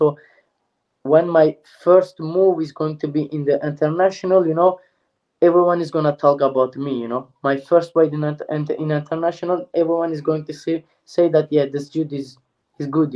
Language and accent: English; Turkey; English is a second language; when I grew up in Turkey